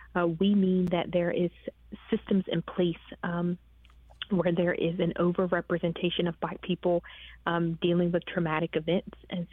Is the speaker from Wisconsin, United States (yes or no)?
no; Portsmouth, Virginia, United States; I grew up in Portsmouth, Virginia, always with a family dedicated to loving God and serving others. I went to university here